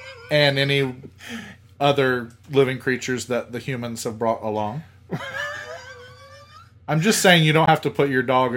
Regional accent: Georgia, United States; Growing up in South Georgia, only a few hours away from Atlanta

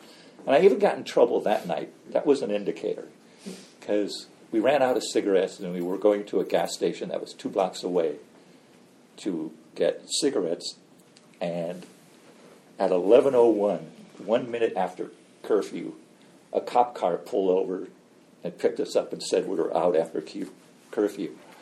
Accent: Gary, Indiana, United States; I grew up in Gary, Indiana, and I kind of, my family wasn't that different than the other families on the block.

